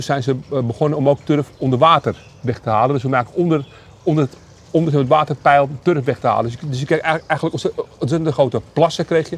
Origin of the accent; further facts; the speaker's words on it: Amsterdam, North Holland, Netherlands; born there; Ja, maar ik heb als kind, als Amsterdammer, waar ik geboren ben, ik ken die plek wel